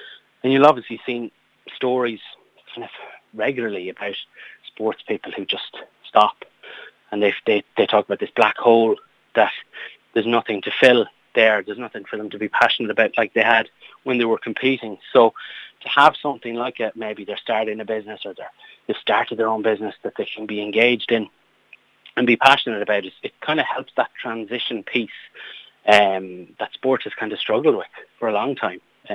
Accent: Connacht, Ireland; Yes, I am a Corry man. So born and bred in Corry, and would have obviously played with Corry Bowes for several years.

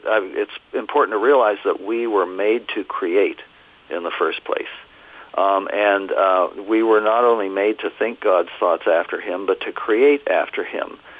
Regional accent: Florida, United States; also born or lived in Ohio; Florida was for me. I was back there, you know, when I was a child. We moved from Ohio to Florida, and I spent some very formative years there.

